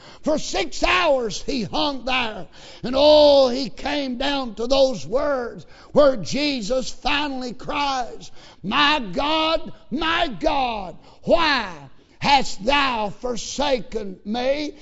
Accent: United States; not because I'm an American, not because my ancestor was from Ireland, not because I live in Kentucky

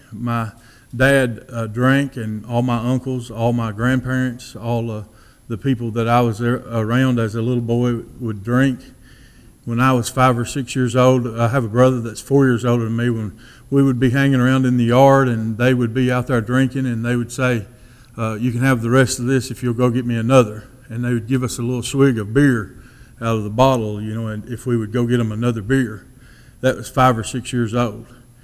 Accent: Somerset, Kentucky, United States; born there; '73, I was born in Somerset, Kentucky, and my mom and dad, they never went to church.

